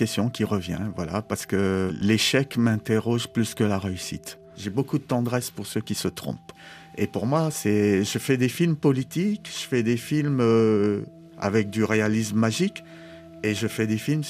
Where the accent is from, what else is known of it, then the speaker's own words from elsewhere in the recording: France; now in Côte d'Ivoire; Moi, je suis français et je suis ivoirien. Je suis ivoirien et je suis français, je ne suis pas franco-ivoirien.